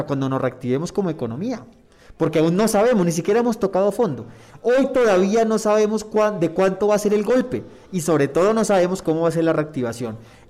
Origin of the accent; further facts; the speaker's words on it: Bogotá, Colombia; yo nací aquí en Bogotá, pero mi familia es costeña. Yo tengo ese privilegio de vivir en Bogotá, de crecer